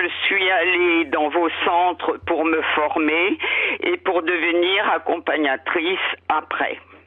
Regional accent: Rouen, Normandy, France; parce que je suis de Rouen

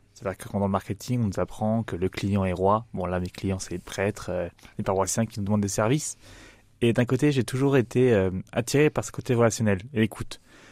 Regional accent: Nice, Provence-Alpes-Côte d'Azur, France; Non, alors je suis un vrai touriste. J'ai grandi à Nice.

